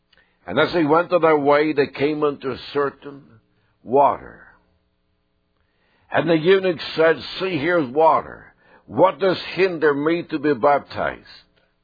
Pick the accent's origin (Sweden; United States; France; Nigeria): Sweden; They lived in an apartment at that time in my hometown.